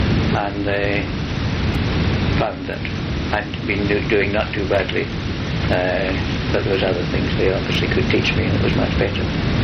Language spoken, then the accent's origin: English; Dundee, Scotland, United Kingdom; also born or lived in Glasgow; I was born in Glasgow, in Scotland, in 1923. I then moved up at age of three to Dundee, and went to school there.